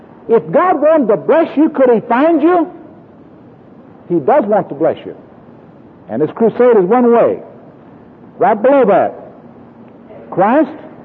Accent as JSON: {"language": "English", "town": "Oklahoma City", "region": "Oklahoma", "country": "United States", "tie": "born or raised there", "said": "In Oklahoma City, my hometown, one night, after all the cars were gone except the co-labor corps and the counselors and the inquirers"}